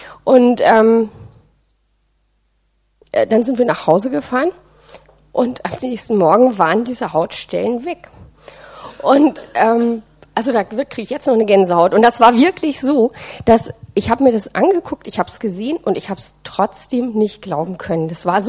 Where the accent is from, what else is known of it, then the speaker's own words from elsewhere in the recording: Hamburg, Germany; wir kommen aus Hamburg